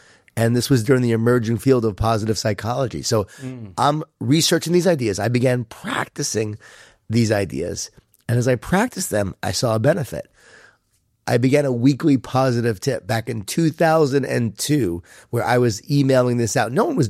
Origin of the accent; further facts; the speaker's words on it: New York, United States; I'm from New York, Long Island, right? Jewish Italian family. A lot of food. A lot of guilt. A lot of wine.